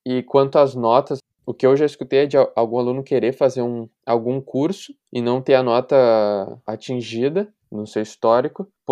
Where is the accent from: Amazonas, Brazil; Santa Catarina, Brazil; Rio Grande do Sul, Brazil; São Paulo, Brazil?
Rio Grande do Sul, Brazil; Porto Alegre; Eu, por exemplo, sou de Porto Alegre, do Brasil.